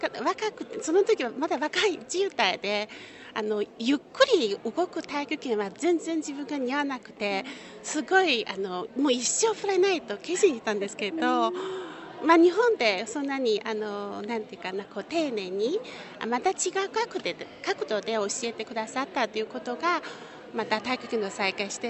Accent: Beijing, China; Japanese is a second language; now in Japan; 私は中国の出身ですが、北京から来ました。

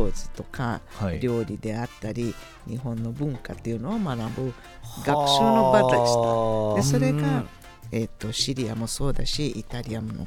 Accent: Brazil; やっぱりブラジルっていうのは移民国であって、

